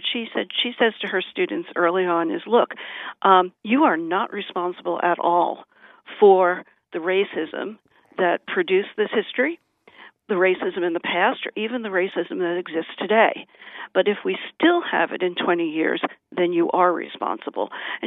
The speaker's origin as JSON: {"language": "English", "region": "New York", "country": "United States", "said": "I'm a New Yorker"}